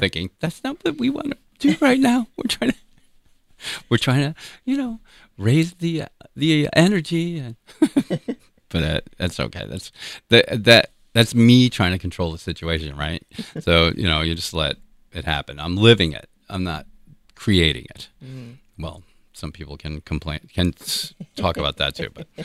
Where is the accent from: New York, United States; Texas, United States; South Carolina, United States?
New York, United States; You know, growing up on Long Island, you don't you always want to be cool.